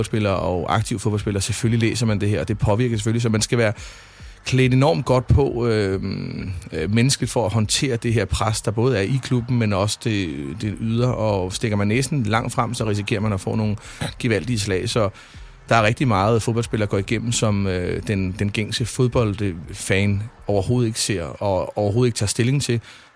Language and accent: Danish; Brøndby, Capital Region of Denmark, Denmark; Jeg voksede op i Gildhøj. Der er vel ikke næppe en fodboldspiller i Brøndby, der har boet tættere på stadion, end jeg har.